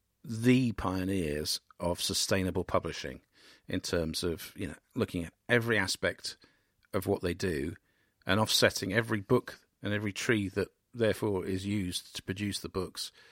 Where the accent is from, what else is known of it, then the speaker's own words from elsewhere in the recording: North West England, United Kingdom; accent: Scouse; And I've just started doing some narration on it, getting back my Scouse accent.